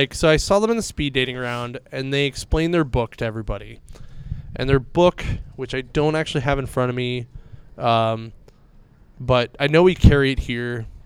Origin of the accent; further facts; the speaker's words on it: Pittsburgh, Pennsylvania, United States; hey, like we're from Pittsburgh.